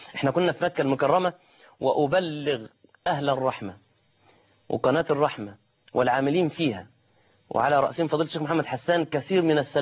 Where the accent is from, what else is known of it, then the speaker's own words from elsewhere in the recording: Egypt; بل إنني أكاد أقسم إن أهل سوريا كأنهم يجلسون عندنا في مصر.